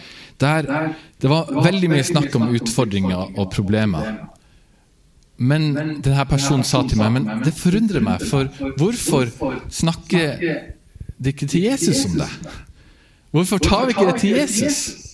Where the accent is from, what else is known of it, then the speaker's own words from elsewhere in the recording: Nordland, Norway; på Helgeland der jeg kommer fra